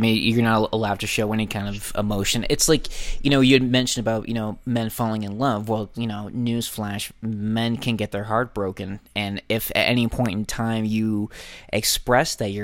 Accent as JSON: {"language": "English", "town": "Boston", "region": "Massachusetts", "country": "United States", "tie": "born or raised there", "said": "growing up in Southie, I think it's sort of a similar ballpark to where you're coming from, Mark, where, especially if you're a man, it's almost like frowned upon that you want to seek out therapy."}